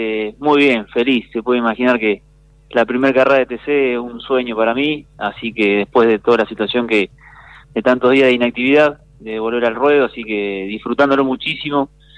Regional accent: Arrecifes, Buenos Aires Province, Argentina; soy de Arrecife, es una rica historia que tiene el automovilismo

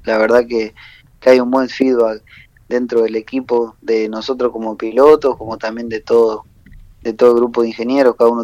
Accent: Isla Verde, Córdoba, Argentina; also born or lived in Río Cuarto; now in Rosario, Argentina; No, mira, yo soy de Isla Verde, viví en Río Cuarto hasta el año pasado.

